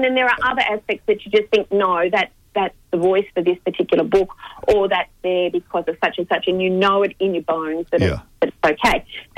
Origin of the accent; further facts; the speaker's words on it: Dandenong, Victoria, Australia; I grew up in Dandenong and, you know, I had sort of quite a strict Catholic upbringing